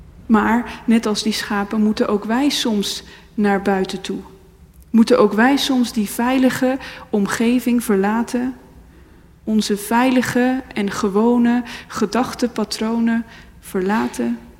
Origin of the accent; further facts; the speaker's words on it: Randstad, Netherlands; ik kom uit de Randstad, zoals je misschien hoort